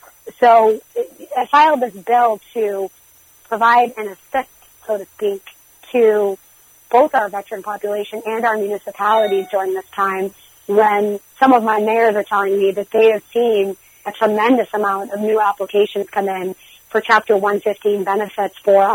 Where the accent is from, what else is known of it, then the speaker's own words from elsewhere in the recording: Massachusetts, United States; And I'm just so thankful to have been born and raised in the Merrimack Valley and to be able to serve this amazing community.